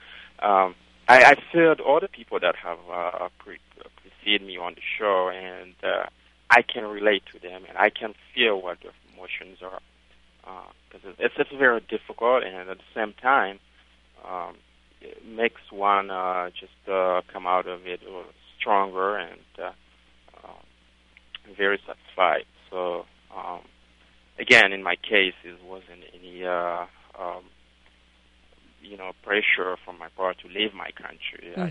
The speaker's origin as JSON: {"language": "English", "country": "Niger", "tie": "born or raised there", "second_language": "English", "moved": "as an adult", "said": "In my case, it wasn't any exile or any pressure to leave my hometown, Niger."}